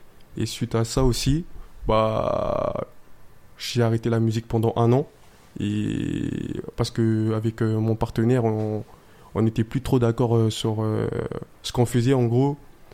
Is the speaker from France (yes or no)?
no; DR Congo; quand tu vois qu'on est congolais, en fait, chez les Congolais, la musique c'est pas trop accepté